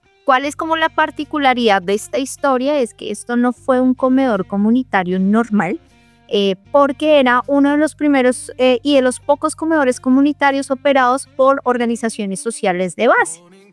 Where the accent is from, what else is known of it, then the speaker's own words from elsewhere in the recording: Bogotá, Colombia; also born or lived in Boyacá; mis abuelos maternos, que eran de Boyacá. Y básicamente crecí entre Boyacá y Bogotá